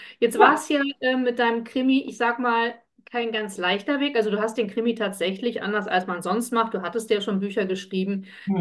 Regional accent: Rhineland, Germany; da komme ich als Rheinländerin.

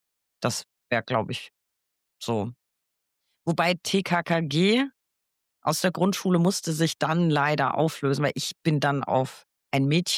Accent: Bavaria, Germany; Wir kommen aus Franken

